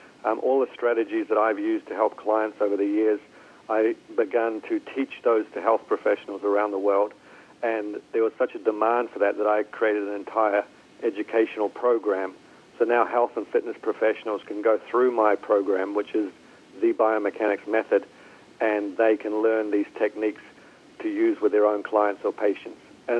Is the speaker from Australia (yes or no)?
no; New Zealand; I'm from New Zealand, and New Zealanders are called Kiwis, and Kiwis are pretty crazy.